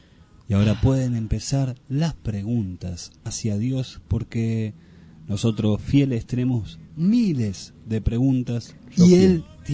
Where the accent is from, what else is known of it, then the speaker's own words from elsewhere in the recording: Río Negro, Argentina; de Río Negro. Quiero saber si puedo entrar al paraíso. Soy de Río Negro.